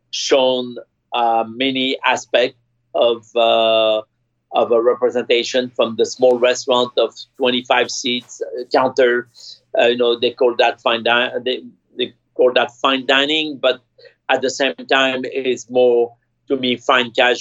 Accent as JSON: {"language": "English", "region": "New York", "country": "United States", "said": "as a New Yorker and as an American"}